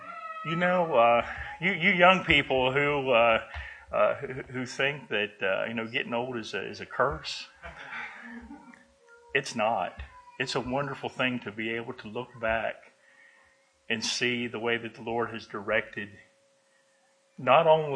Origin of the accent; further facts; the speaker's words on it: Maryland, United States; I'm not from Oklahoma. I'm from Maryland. A little country church. My dad was a preacher. All of his friends were preachers. Little small church.